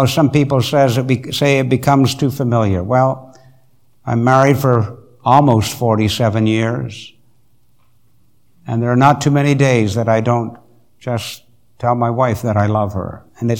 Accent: Montreal, Quebec, Canada; I can remember that as a boy growing up in Montreal

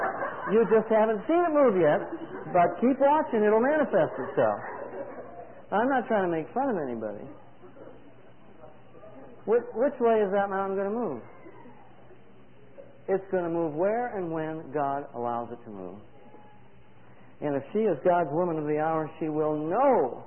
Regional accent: Riverside, California, United States; where Jim and I grew up in Riverside, a very hot climate.

